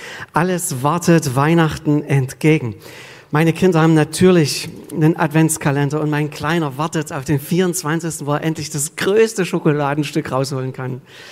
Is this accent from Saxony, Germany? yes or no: yes; Sosa, Saxony, Germany; In meinem Heimatort Sosa hat sich vor einiger Zeit mal ein Spitzenpolitiker angekündigt.